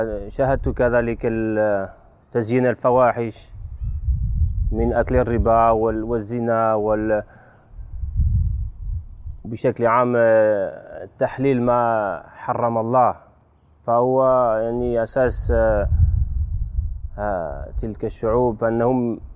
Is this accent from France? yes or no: yes; Paris, Île-de-France, France; Arabic is a second language; أنا فرنسي وعمري 36 سنة، ولدت في باريس عام 1975 في شهر يناير. دخلت في الإسلام